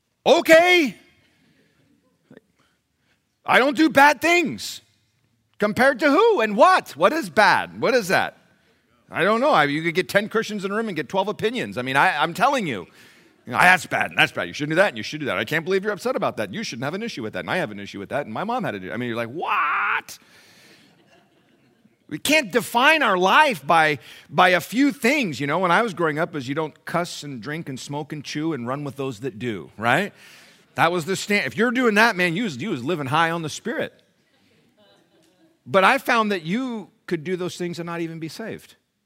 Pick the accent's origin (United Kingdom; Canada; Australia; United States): United Kingdom; England; There was an old hymn that I used to sing when we were growing up in England, in a little Flint building.